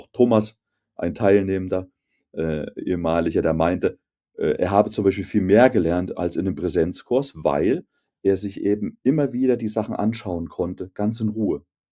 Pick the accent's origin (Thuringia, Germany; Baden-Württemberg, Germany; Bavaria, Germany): Thuringia, Germany; ich bin in Wäldern Thürings aufgewachsen